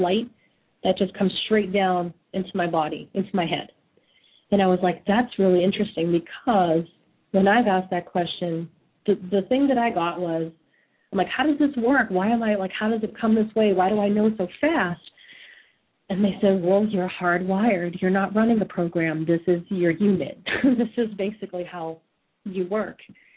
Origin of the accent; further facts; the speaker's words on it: Massachusetts, United States; You know, I'm from Massachusetts, and I decided that I'm going to ask this question.